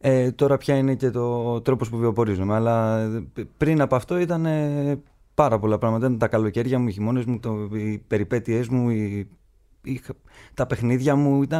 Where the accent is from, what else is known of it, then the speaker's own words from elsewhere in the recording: Greece; σαν Έλληνες την αυτοσύνη την έχουμε μέσα μας. Και ειδικά σαν νησιώτες την έχουμε ακόμα παραπάνω.